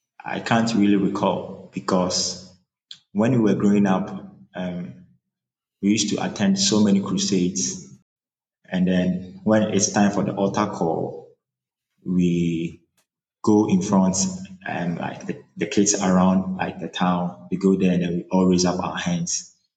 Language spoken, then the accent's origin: English; Kumasi, Ashanti, Ghana; I'm from Ghana, West Africa.